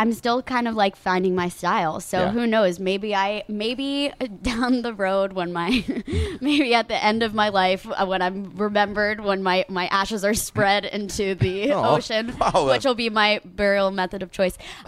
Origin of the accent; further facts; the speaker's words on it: Oklahoma, United States; I'm from Oklahoma.